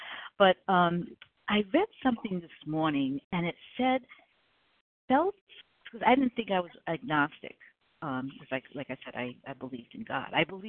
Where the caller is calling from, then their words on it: South Carolina, United States; I am in South Carolina